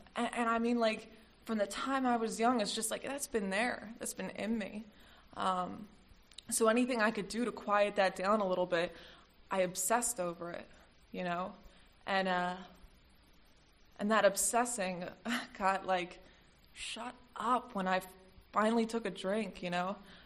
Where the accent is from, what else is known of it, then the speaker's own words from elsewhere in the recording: Philadelphia, Pennsylvania, United States; And teenager growing up in Philly at that time, I'm into all kinds of stuff, you know.